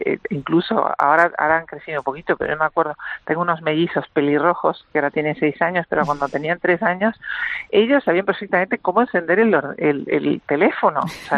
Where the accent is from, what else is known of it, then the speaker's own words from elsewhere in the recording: Uruguay; moved away; Yo soy uruguayo y hace 1000 años que me fui de Uruguay, pero tengo un contacto diario